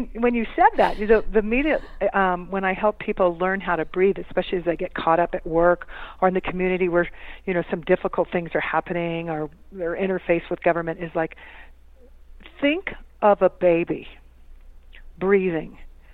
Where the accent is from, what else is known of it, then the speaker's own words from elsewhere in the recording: Midwest, United States; you see as a little girl growing up in the Midwest, you know, the kinds of mistreatments to people because of the color skin.